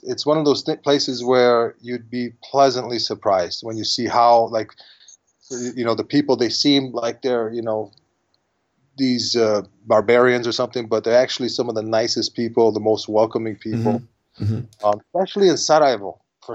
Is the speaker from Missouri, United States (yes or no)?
no; Chicago, Illinois, United States; I was born in America. I was born here in Chicago.